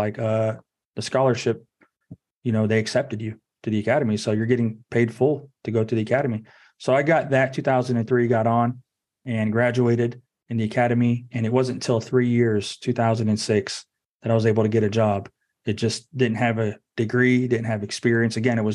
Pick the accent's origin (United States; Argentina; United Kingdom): United States; Orlando, Florida; also born or lived in Daytona Beach, Florida; No, I was born in Daytona Beach, Florida, and then I was raised in Orlando.